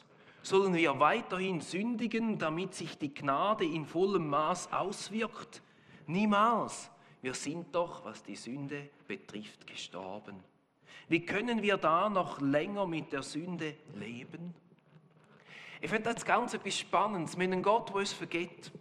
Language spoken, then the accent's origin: German; Switzerland